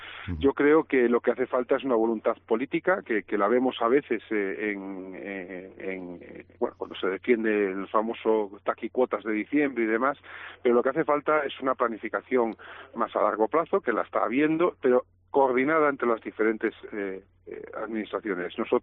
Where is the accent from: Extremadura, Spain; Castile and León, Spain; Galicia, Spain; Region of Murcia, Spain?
Galicia, Spain; yo vengo de Galicia, en la cornisa cantábrica